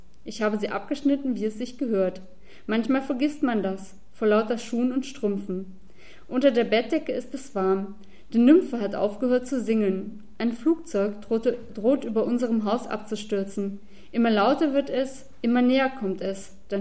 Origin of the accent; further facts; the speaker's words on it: Munich, Bavaria, Germany; Ich bin aus München